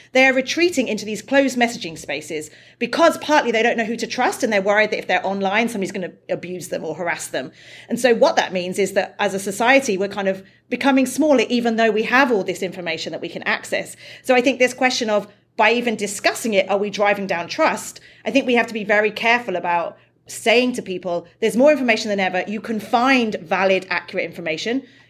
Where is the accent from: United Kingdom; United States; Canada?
United Kingdom; I'm British, in their pubs